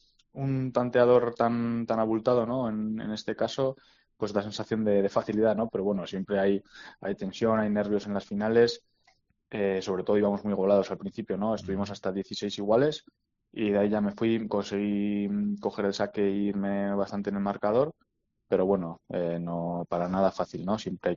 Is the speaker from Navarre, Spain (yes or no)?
yes; Navarre, Spain; pues sí que hace ilusión ser el primer navarro que ha conseguido ganar estos títulos